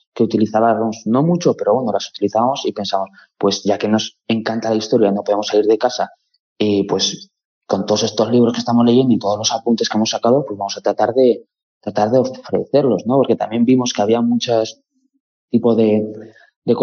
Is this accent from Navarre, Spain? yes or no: yes; Pamplona, Navarre, Spain; soy de Pamplona